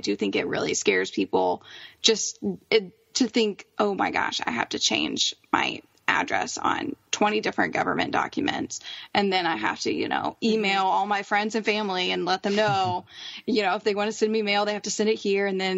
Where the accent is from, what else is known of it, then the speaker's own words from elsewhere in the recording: Texas, United States; So we're already from Texas, so choosing Texas as our domicile was really easy for us.